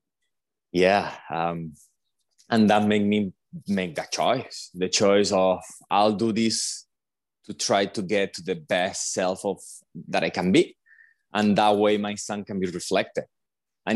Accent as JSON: {"language": "English", "town": "Marbella", "region": "Andalusia", "country": "Spain", "second_language": "English", "moved": "as an adult", "lives_now": "United States", "said": "I'm from Spain originally, from Marbella. I moved to the US about 8 years now. It's been a long time."}